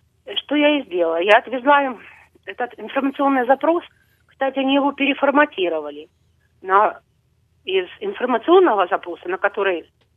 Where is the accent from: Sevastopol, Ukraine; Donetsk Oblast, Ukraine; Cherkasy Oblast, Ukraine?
Donetsk Oblast, Ukraine; Donetsk; now in Kharkiv, Ukraine; Да, я переселенка из Донецка, пенсионерка. Мне 62 года. Сейчас я живу в Харькове и там же арендую квартиру.